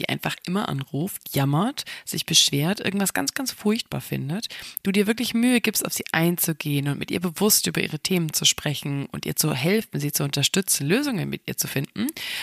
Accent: Bamberg, Bavaria, Germany; bin ich gerade in meiner Heimatstadt Bamberg angekommen.

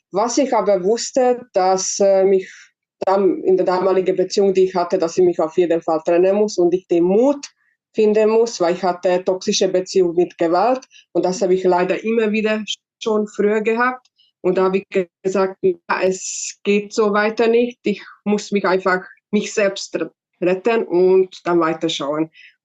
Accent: Austria; Ich bin 37. Ich komme aus Österreich

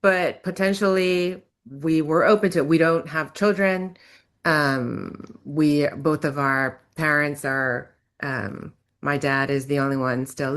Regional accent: Hawaii, United States; now in San Francisco, United States

